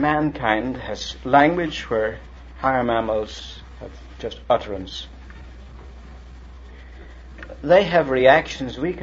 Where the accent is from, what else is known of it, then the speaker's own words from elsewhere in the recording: Ireland; born there; Well, I as a human being can say I'm Irish by birth